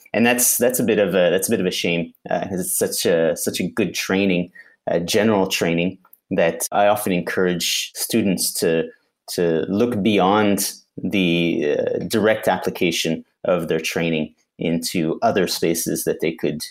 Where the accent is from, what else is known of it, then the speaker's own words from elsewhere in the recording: Quebec, Canada; I grew up in the Eastern Townships in Quebec. My mother is from Quebec, but my father's from New Zealand. So grew up amongst a family of five, was the middle child